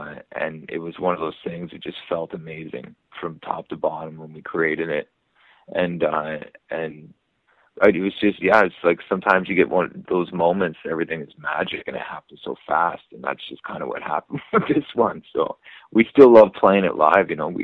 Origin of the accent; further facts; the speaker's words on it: Canada; because I'm Canadian